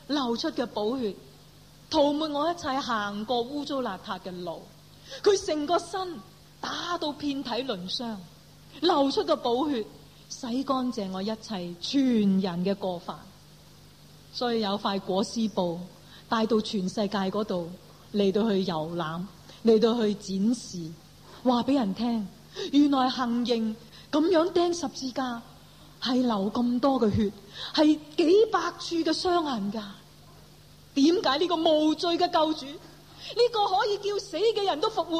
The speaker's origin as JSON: {"language": "Chinese", "country": "China", "said": "不过可惜我们中国人慢慢整整下"}